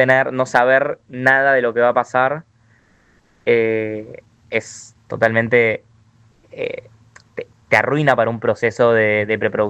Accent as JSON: {"language": "Spanish", "country": "Argentina", "said": "somos, como decías al principio, somos los únicos argentinos"}